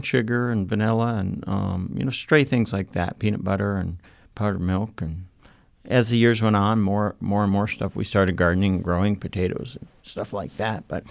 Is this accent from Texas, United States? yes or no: no; Alaska, United States; I grew up on the Kobuk River, which is about 100 miles north of the Arctic Circle in northern Alaska. I was 25 miles or so downriver from an Eskimo village.